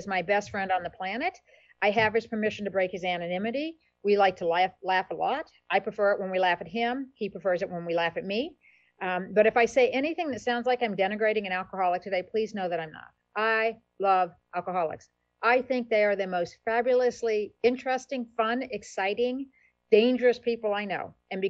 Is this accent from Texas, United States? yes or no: no; Wetumpka, Alabama, United States; So I told you … I am from Wetumpka, Alabama. You might notice I don't have a Southern accent.